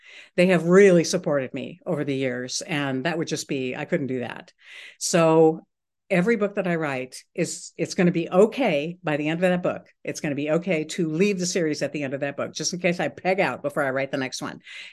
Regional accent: Seldovia, Alaska, United States; My hometown of Saldovia, which is right across the bay from me here, had a one room public library that was built up by the postmistress of the town.

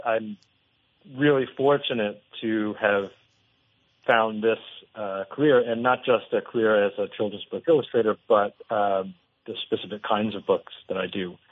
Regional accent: New Hampshire, United States; I grew up in New Hampshire, and when I was in the second grade, a children's book illustrator who lived in our town came to my school to present her book.

